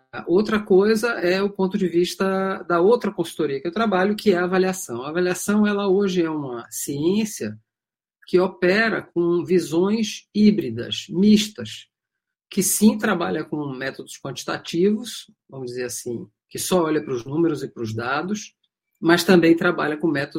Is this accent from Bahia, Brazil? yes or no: yes; Salvador, Bahia, Brazil; Eu sou soteropolitana, ou seja, nasci em Salvador, da Bahia.